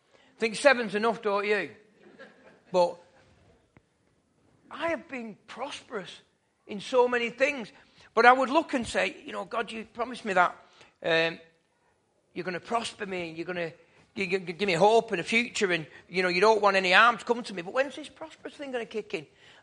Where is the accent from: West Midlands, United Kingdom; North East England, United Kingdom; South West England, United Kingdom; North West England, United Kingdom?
North West England, United Kingdom; Oldham; Born and bred in Oldham, and I don't recognise it at the moment.